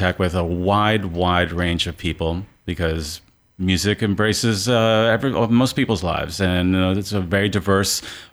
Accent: Manhattan, New York, United States; moved away as an adult; now in Boonville, United States; I'm born and raised in Manhattan, New York. I'm a native New Yorker.

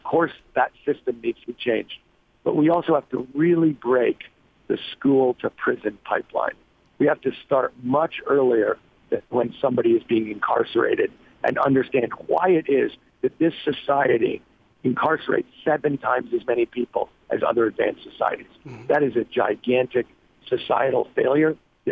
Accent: California, United States; And, you know, I am from California.

